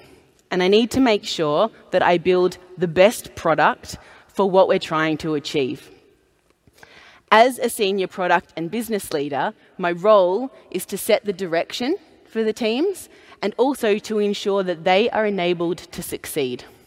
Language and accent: English; Australia; I've worked around the world. I'm an Australian. I promise I'll try not to swear. I've worked in Asia, in Hong Kong. I've worked in Germany. I've worked in Europe.